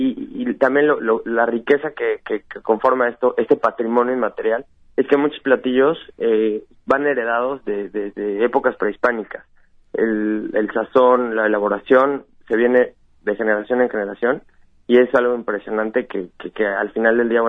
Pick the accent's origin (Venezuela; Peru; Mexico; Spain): Mexico; nosotros como mexicanos lo respetamos mucho